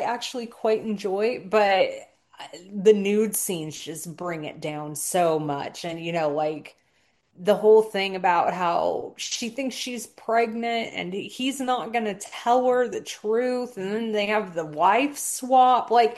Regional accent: United States; but you know, I'm American and I can show off my body too.

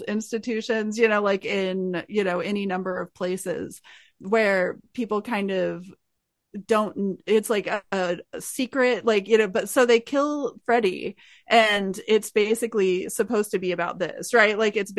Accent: Missouri, United States; also born or lived in Nashville; I was a kid, I was born in Nashville, but then I lived in a rural town in Missouri, and it was like, VHS every day.

